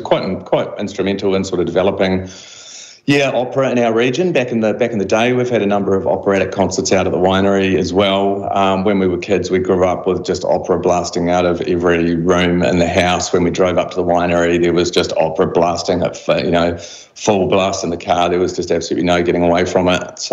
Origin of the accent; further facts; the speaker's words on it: London, United Kingdom; born there; And so I was born in London as well, well, when my parents were over there on sabbatical, so I had the British passport.